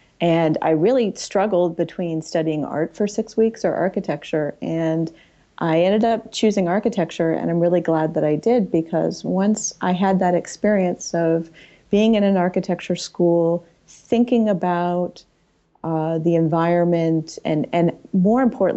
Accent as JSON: {"language": "English", "town": "St. Louis", "region": "Missouri", "country": "United States", "tie": "born or raised there", "also_born_or_lived": "New York / Boston", "said": "So I grew up in St. Louis, Missouri, which was a wonderful place to grow up. My parents are not from St. Louis."}